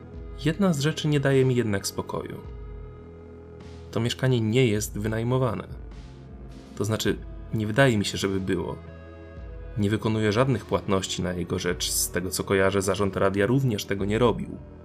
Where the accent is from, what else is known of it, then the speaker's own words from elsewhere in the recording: Gdynia, Pomeranian Voivodeship, Poland; a przecież jestem z Gda... Nie, czekaj. Nie. Z Gdyni.